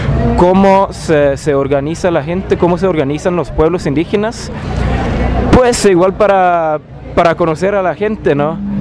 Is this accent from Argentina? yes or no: no; Norway; Spanish is a second language; de Noruega. Ahí en Noruega soy parte de una organización